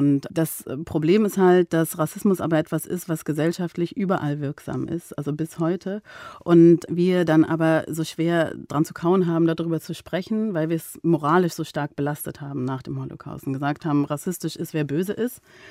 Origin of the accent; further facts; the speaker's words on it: Berlin, Germany; dass ich dann sage, ja, ich komme aus Berlin